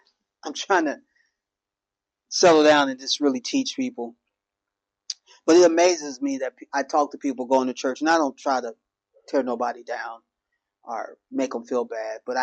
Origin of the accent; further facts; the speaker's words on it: Cincinnati, Ohio, United States; When I lived in Cincinnati, I grew up in Cincinnati, in Avondale or North Avondale.